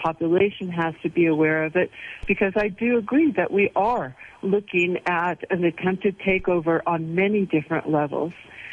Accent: Oregon, United States; in my home state of Oregon at the Malheur National Wildlife Refuge.

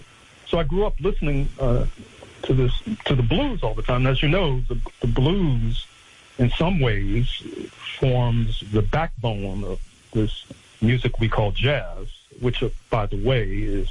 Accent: St. Louis, Missouri, United States; I grew up in St. Louis, Missouri, which has been a headquarters for music of all kinds.

